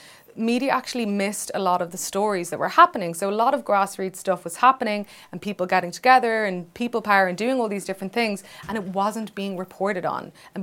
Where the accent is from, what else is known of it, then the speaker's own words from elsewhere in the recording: Dublin, Leinster, Ireland; because I'm from Dublin